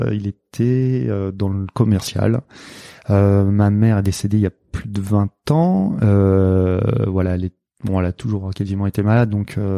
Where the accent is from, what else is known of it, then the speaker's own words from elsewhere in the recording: Nantes, Pays de la Loire, France; born there; Alors, je suis né à Nantes.